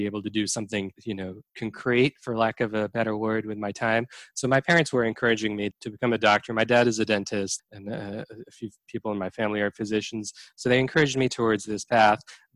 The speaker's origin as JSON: {"language": "English", "town": "Aleppo", "region": "Aleppo Governorate", "country": "Syria", "tie": "born or raised there", "said": "That was not very available where I grew up. And I grew up in Aleppo, Syria, before, you know, all the problems started."}